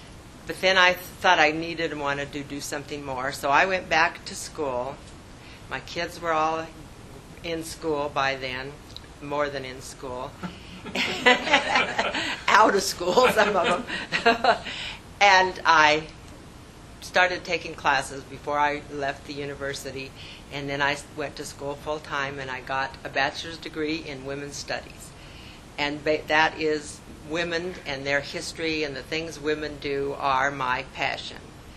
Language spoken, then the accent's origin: English; Wyoming, United States; mostly in my home state, known as, of course, the Equality State